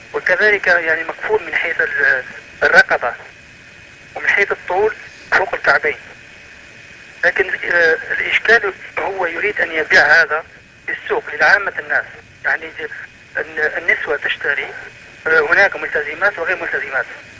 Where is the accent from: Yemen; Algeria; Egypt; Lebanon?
Algeria; يكون النساء عندنا في الجزائر لا تبالي